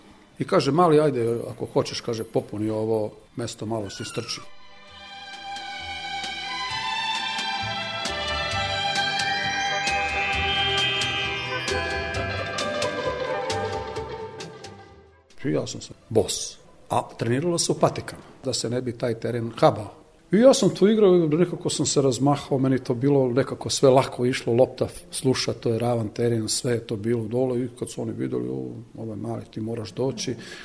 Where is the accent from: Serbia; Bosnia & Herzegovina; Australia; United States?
Serbia; Belgrade; Pa ja sam živeo u Borči, rođen sam u Beogradu, u Narodnog fronta, dole, radnička porodica. Ja sam usvojeno dete kod tih roditelja.